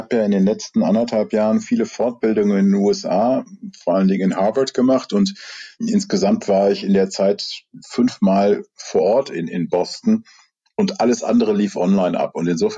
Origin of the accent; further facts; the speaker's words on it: Rhineland, Germany; ich komme ja aus dem Rheinland